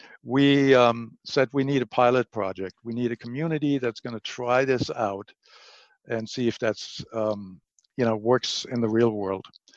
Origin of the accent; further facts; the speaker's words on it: Germany; now in United States; I'm originally from Germany.